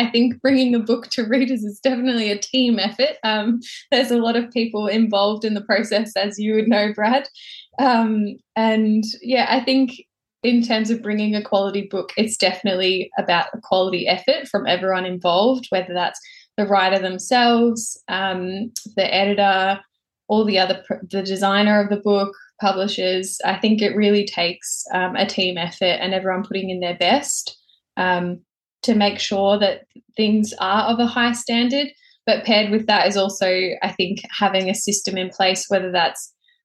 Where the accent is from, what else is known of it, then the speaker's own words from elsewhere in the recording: Melbourne, Victoria, Australia; So I'm from Melbourne, Australia.